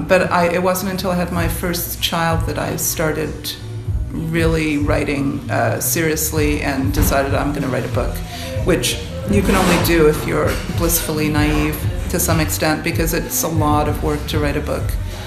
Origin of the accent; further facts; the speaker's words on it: Ottawa, Ontario, Canada; now in Lunenburg, Canada; I am Canadian as well. I spent 10 years in Ottawa.